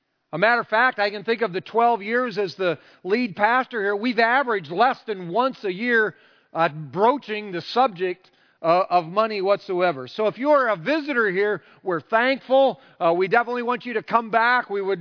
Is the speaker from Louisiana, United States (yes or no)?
no; Iowa, United States; I'm glad I'm from Iowa.